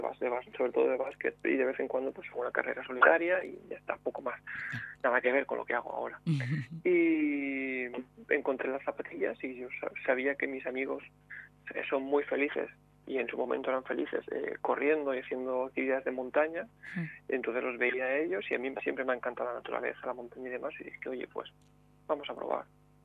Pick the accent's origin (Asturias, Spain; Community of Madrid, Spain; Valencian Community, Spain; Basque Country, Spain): Valencian Community, Spain; Valencia; Exacto, yo soy de aquí, soy de la Terreta